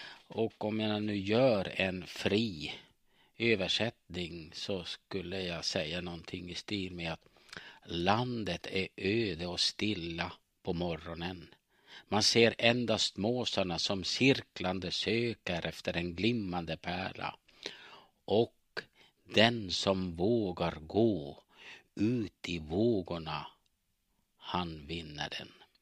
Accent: Ostrobothnia, Finland; now in Sweden; Jag är uppvuxen i Finland i Österbotten och är så kallad finlandssvensk som nu bott över 45 år i Sverige.

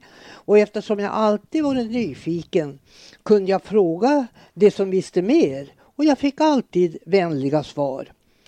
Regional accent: Krokstaby, Västernorrland County, Sweden; born there; och är nu 93 år. Jag är född i Krokstaby i Själavads församling.

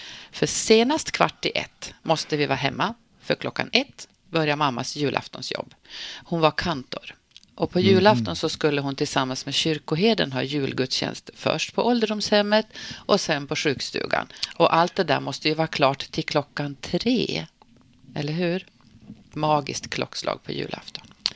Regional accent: Norrbotten County, Sweden; Jag är ju tornedaling, jag är uppvuxen i Norrbottens gränsland.

